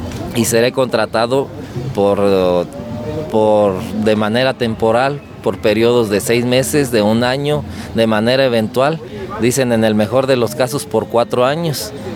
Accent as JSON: {"language": "Spanish", "country": "Mexico", "said": "Nosotros como mexicanos, desde nuestros antepasados"}